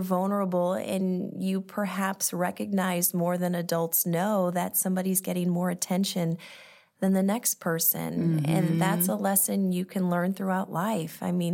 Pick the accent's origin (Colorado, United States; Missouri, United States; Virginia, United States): Missouri, United States; Webster Groves; I grew up in Webster Groves. That's where my roots are.